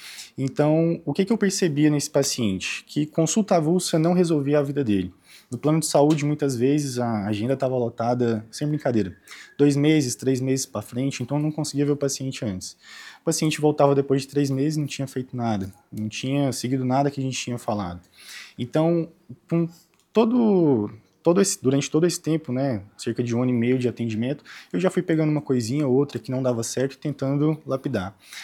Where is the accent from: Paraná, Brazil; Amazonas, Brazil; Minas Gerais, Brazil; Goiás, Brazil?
Goiás, Brazil; Piracanjuba; also born or lived in Brasília / São Paulo; sou de Piracanjuba, Goiás.